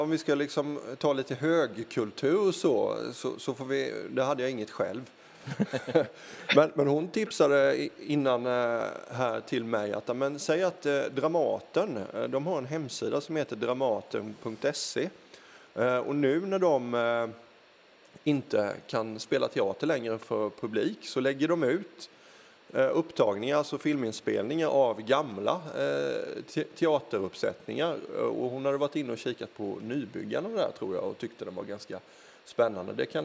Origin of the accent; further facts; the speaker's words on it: Sweden; Jag har tre barn hemma och som en svensk normalfamilj idag